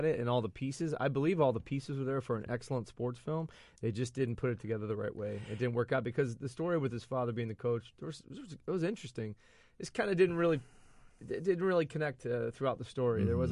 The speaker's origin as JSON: {"language": "English", "town": "Cleveland", "region": "Ohio", "country": "United States", "said": "I'm from Cleveland, and also, by the way, I'm a film critic … used to be on TV and whatnot."}